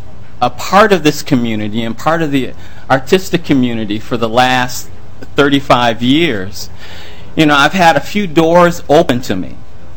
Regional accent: Minneapolis, Minnesota, United States; I am a fourth generation Minnesotan. I was born in North Minneapolis and raised in South Minneapolis, graduate of Washburn High School, and graduate of the University of Minnesota

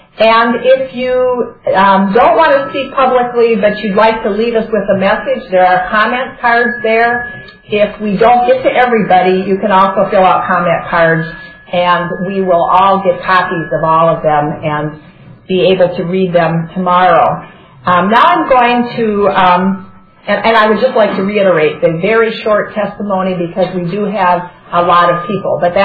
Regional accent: Rochester, Minnesota, United States; now in Roseville, United States; I will just say I'm from Roseville. I'm 10 minutes north of the Capitol. I used to teach in St. Paul Public Schools at J.J. Hill. I grew up in Rochester

